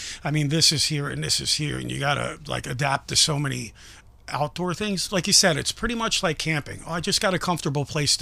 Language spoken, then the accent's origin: English; Las Vegas, Nevada, United States; also born or lived in Atlantic City, United States; I was born in Atlantic City, but left there at 8. I more or less grew up in Vegas.